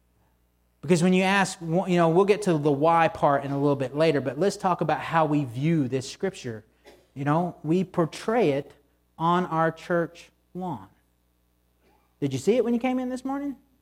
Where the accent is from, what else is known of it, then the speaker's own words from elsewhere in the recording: the South, United States; So I know, growing up in the South, there's y'all, yuns, y'alls, you know, and yous from Michigan